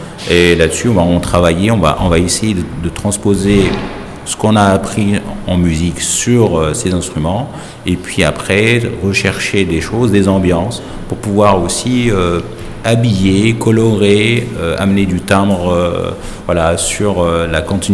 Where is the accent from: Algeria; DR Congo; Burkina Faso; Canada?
Algeria; now in Lyon, France; je suis d'origine algérienne et ça fait 32 ans que j'habite et je vis en France. Je suis de Lyon